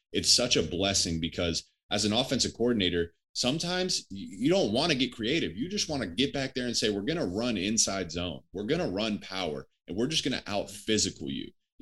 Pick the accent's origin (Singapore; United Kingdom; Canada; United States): United States; Columbus, Ohio; You know, I grew up in Columbus.